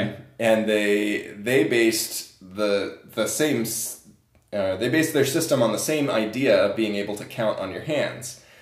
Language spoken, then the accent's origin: English; Texas, United States; also born or lived in Arizona; Well, so I grew up in Texas and then moved to Arizona and then moved back out of Arizona, right?